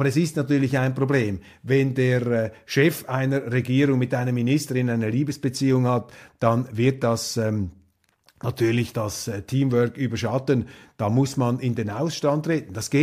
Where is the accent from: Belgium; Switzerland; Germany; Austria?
Switzerland; natürlich als Schweizer argumentiere ich da von weit außen